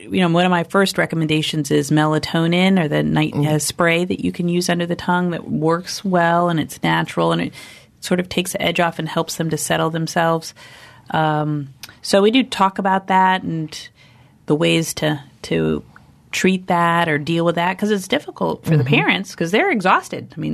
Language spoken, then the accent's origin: English; Tallahassee, Florida, United States; I'm from Tallahassee. So not only do I see the kids, but some of these kids, you know, I went to school with their parents